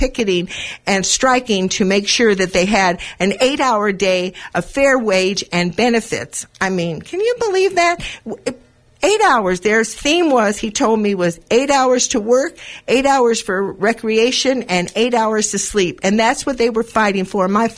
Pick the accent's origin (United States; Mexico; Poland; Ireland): United States; Los Angeles, California; My mother asked me to go to the store, and I come from Los Angeles, and they used to have a supermarket called Ralph's.